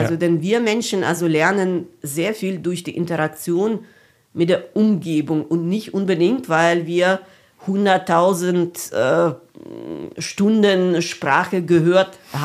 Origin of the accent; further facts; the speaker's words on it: Ukraine; Also ich komme aus der Ukraine ursprünglich.